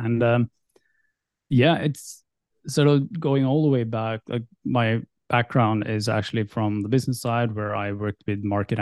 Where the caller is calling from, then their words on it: Oslo, Norway; I'm in Oslo, Norway.